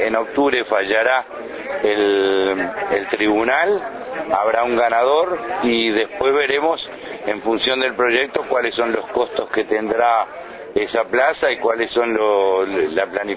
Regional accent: Uruguay; para el turismo de lo que somos los uruguayos

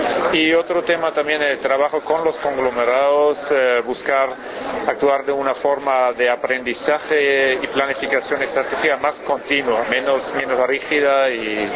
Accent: Germany; Spanish is a second language; yo soy consultor alemán

